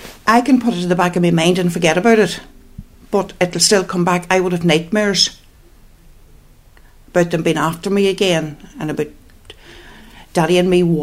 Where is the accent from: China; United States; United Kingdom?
United Kingdom; no? I'm British.